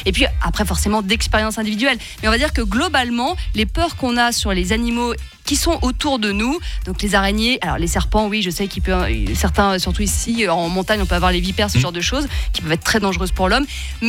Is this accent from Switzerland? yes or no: yes; Switzerland; si on regarde en plus chez nous en Suisse, on en a très peu